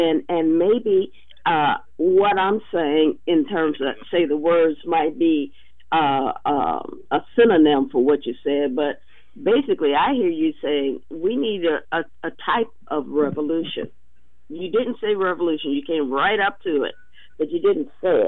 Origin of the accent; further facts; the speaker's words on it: United States; But I mean, I'm an American right now, and I'm scared of to be in my own country